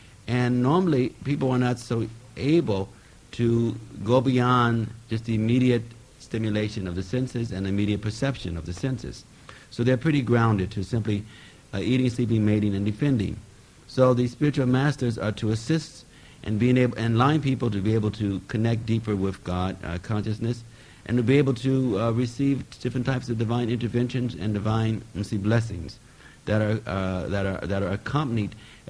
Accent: Midwest, United States; born there; Well, yes, I was born in America, in the Midwest, and my family background was a Christian background.

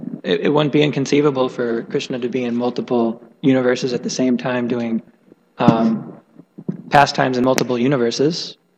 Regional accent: Illinois, United States; born there; I was born in here in Illinois

